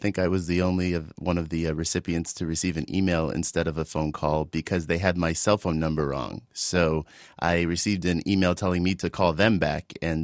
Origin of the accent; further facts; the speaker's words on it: Midwest, United States; Growing up in the Midwest, that seemed like an honorable thing to do and a pretty common occupation.